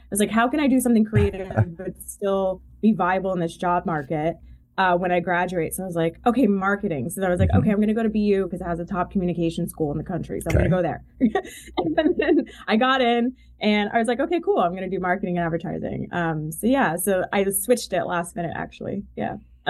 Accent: New York, United States; moved away; also born or lived in Northern California / Boston; I was born in New York. I spent half my life in New York. Then I moved to Northern California, and then I went to Boston for school.

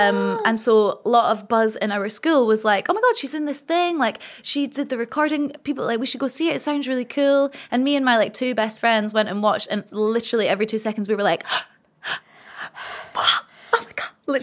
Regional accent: Edinburgh, Scotland, United Kingdom; I had just graduated in Edinburgh. I'm from Edinburgh. I wasn't paying accommodation.

